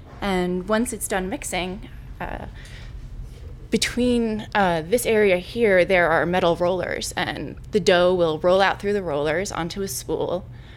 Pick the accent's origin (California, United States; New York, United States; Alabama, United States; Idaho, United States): New York, United States; My family is from Europe. They're from Croatia. So I grew up in New York making pasta when I was a kid with my grandmothers.